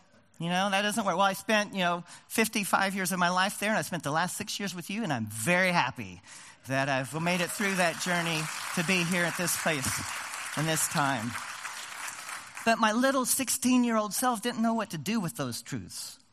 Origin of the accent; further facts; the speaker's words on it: Houston, Texas, United States; And I grew up in Houston, had friends, so I wasn't going to sleep on the streets that night.